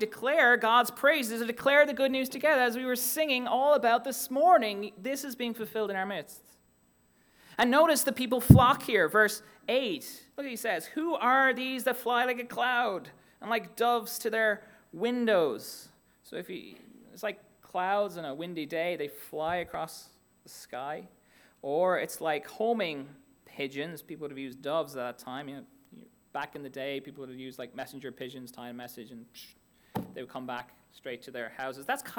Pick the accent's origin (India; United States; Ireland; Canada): Ireland; I'm Irish. Okay, in case you didn't catch that.